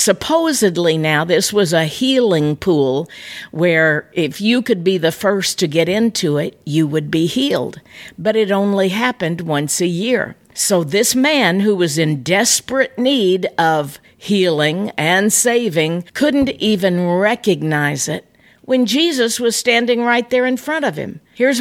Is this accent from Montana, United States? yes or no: no; Florida, United States; Of course, I'm from Florida, as you know.